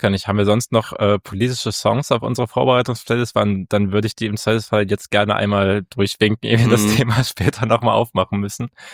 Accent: Saxony-Anhalt, Germany

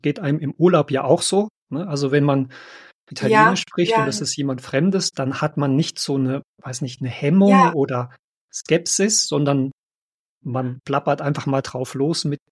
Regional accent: Germany; now in Switzerland; als Deutscher in der Schweiz

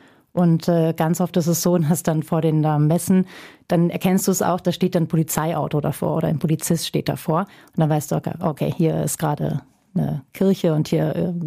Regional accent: Germany; Also man erwartet sowieso von mir als Deutsche jetzt nicht, dass ich Muslima bin, das ist das Erste

